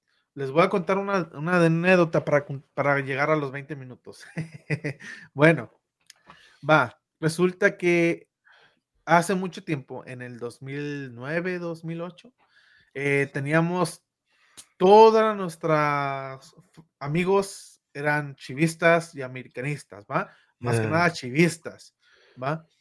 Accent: Morelos, Mexico; Es mi equipo porque es de donde yo soy, de Morelos.

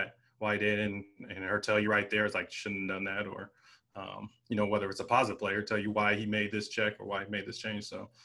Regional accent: San Diego, California, United States; I've watched Phillip for a long time, me growing up in San Diego. So I've always followed the Chargers, you know, even before I came here.

